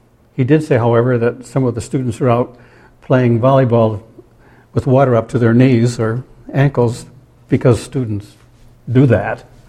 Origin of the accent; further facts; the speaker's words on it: New Hampshire, United States; I'm from New Hampshire. I'm one of those cows from New Hampshire.